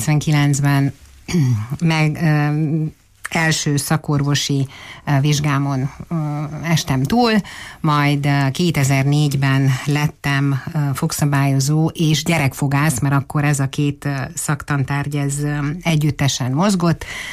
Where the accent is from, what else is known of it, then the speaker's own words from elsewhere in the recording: Târgu Mureș, Mureș County, Romania; Hát marosvásárhelyi szülött vagyok, orvos családból származom, középiskolai tanulmányaimat, sőt még az óvodát is a Bolyai iskolában végeztem